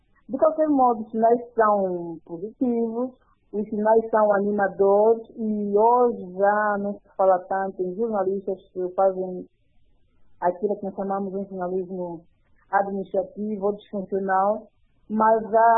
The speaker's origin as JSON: {"language": "Portuguese", "country": "Angola", "said": "como jornalista e como angolana"}